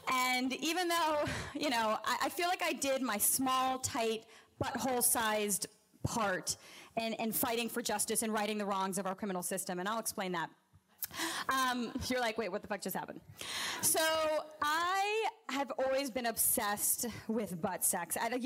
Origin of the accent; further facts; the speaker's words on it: the South, United States; And then I grew up in the South, as many other people here this evening that performed.